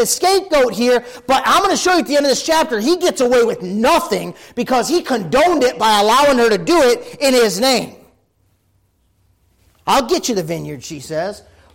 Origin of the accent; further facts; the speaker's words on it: United States; But I'm an American.